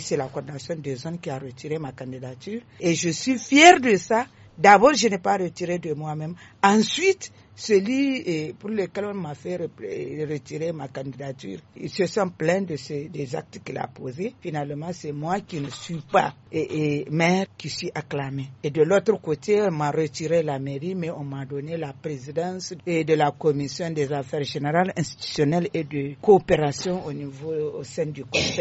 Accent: Zinder, Niger; also born or lived in Niamey; je suis en même temps de Niamey, de Zonder, et d'ailleurs je suis nigérienne. Je suis nigérienne parce que ma mère a deux côtés, ici vers le fleuve et puis Dosso. Mon père lui a 100% Zandérois et moi je suis Zandéroise, j'ai opté.

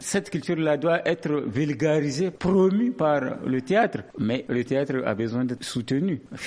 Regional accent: Niger; Sinon, un beau jour, on va se réveiller en tant qu'Américain ou Français ou tout ce que vous voulez, mais sauf Nigérien, parce qu'on aurait perdu notre culture.

